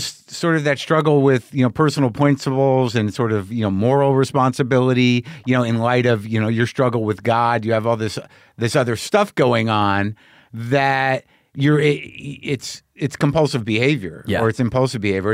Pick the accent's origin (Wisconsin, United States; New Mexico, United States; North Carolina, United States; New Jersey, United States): New Mexico, United States; I grew up in New Mexico, but I was in Jersey. We were in Wayne, too, when I was like six.